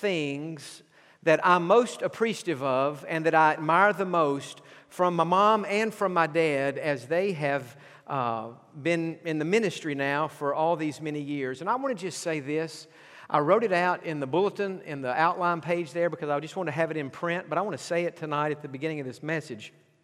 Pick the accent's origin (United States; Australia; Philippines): United States; Lenoir City, Tennessee; When we were growing up in Tennessee, we had two tickets to the University of Tennessee football home games in Neyland Stadium.